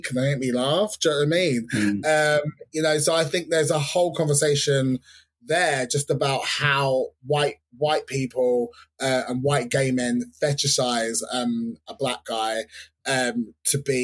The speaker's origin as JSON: {"language": "English", "region": "London", "country": "United Kingdom", "said": "I'm from London, so I've got all of my mates, all the people I've grown up with, are very kind of it's a melting pot of cultures"}